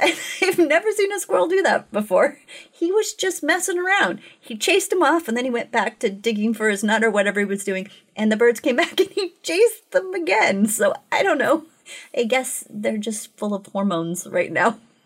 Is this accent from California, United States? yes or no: yes; California, United States; also born or lived in Costa Rica; now in Oregon, United States; I mean, I'm Californian. I've lived in California and I've lived in Costa Rica.